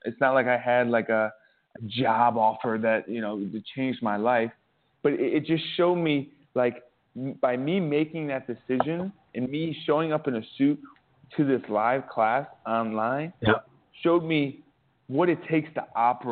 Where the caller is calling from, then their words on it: Ho Chi Minh City, Vietnam; Ho Chi Minh City, Vietnam.